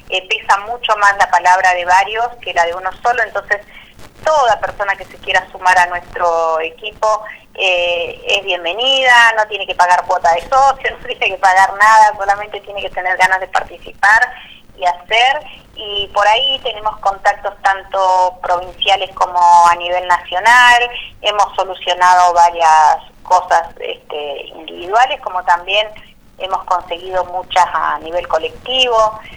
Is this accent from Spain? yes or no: no; Chos Malal, Neuquén, Argentina; No, acá en Chosmalal, autoconvocados Chosmalal, somos solamente personas de Chosmalal.